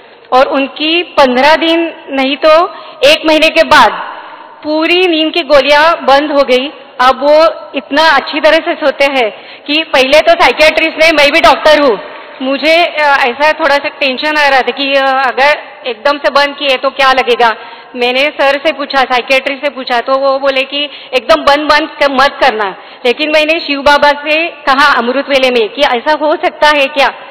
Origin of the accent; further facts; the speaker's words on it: Pune, Maharashtra, India; पूना से आई हूँ।